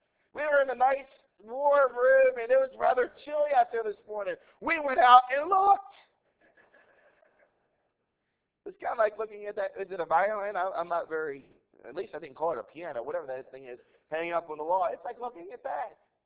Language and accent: English; Baltimore, Maryland, United States; I'm from Baltimore, by the way, that's why I keep talking about Baltimore.